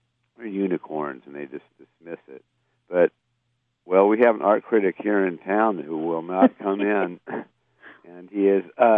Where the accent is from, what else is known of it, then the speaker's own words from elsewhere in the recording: Los Angeles, California, United States; Well, we started out, we grew up in Los Angeles, and we saw people selling them on street corners